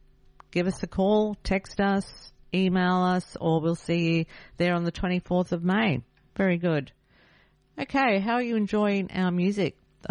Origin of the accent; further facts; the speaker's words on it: Australia; Songs that I recognise and liked and enjoyed as a kid growing up in Australia.